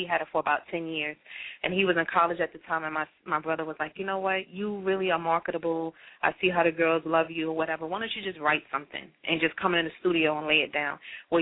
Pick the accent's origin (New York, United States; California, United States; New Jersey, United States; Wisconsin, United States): New York, United States; now in Atlanta, United States; We are from New York. I'm originally from New York. I moved to Atlanta in 06.